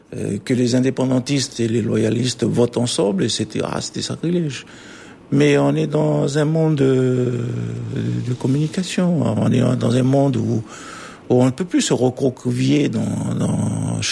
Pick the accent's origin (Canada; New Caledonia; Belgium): New Caledonia; Donc la gouvernance partagée, moi en tant que Calédonien, j'y crois.